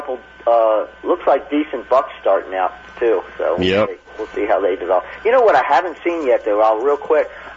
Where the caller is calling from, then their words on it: Tennessee, United States; I'm in from Tennessee, let you know I'm listening down here on the computer.